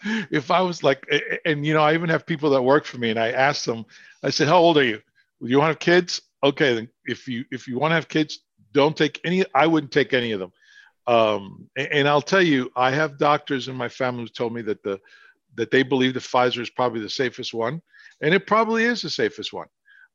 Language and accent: English; Northeast, United States; I grew up in the Northeast, and I could tell you that there are days in January, February, March, that walking the streets was brutal.